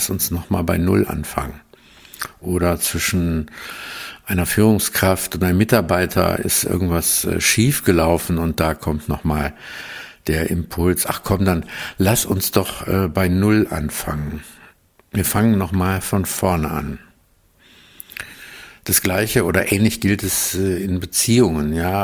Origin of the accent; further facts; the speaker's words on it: Aachen, North Rhine-Westphalia, Germany; ich komme ja aus der Region von Aachen